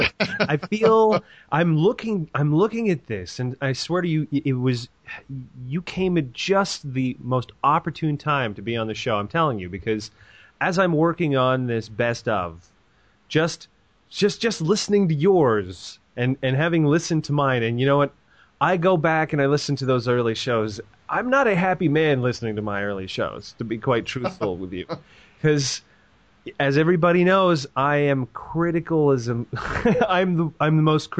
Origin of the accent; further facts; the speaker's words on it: Canada; I'm a Canadian, so we have it pretty sweet up here.